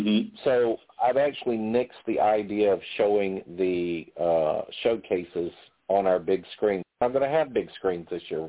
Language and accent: English; Chadbourn, North Carolina, United States; Well, my hometown right now is a population of only 1,600. When I was growing up there, it was about 2,200. It was a very viable town.